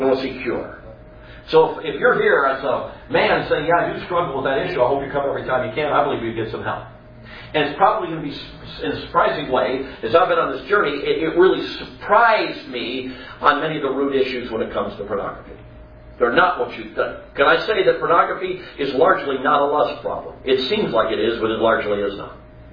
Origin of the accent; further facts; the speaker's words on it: Chicago, Illinois, United States; I grew up in Chicago.